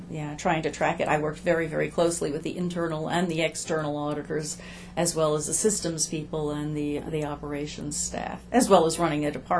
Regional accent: United States; as an American, and a different part of the world than was normally traveled.

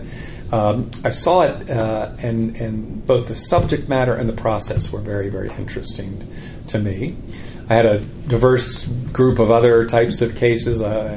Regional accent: Wilmington, Delaware, United States; I was born in Wilmington, Delaware in 1950. And lived there my entire childhood, then left for college in the late 60s

